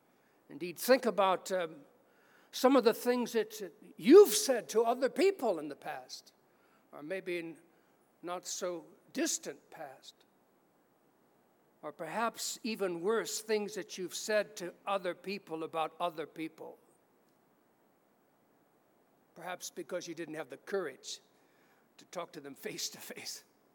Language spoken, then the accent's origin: English; California, United States; I'm from California, fires all the time.